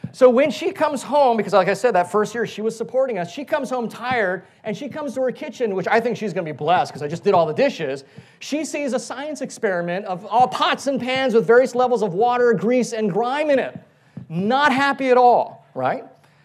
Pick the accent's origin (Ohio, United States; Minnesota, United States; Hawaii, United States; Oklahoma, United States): Hawaii, United States; So growing up, being born and raised in Hawaii, I grew up in a Euro-Polynesian culture, right? European, Polynesian, Asian culture.